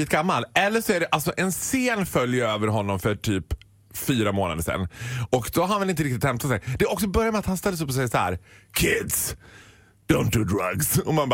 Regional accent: Borlänge, Dalarna County, Sweden; jag är från Borlänge, jag vet inte vad en visp är.

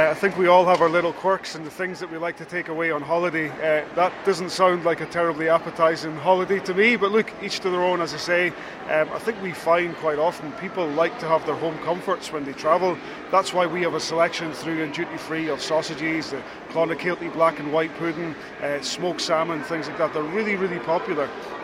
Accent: Scotland, United Kingdom; Irish butter, even as a Scotsman, is the best in the world

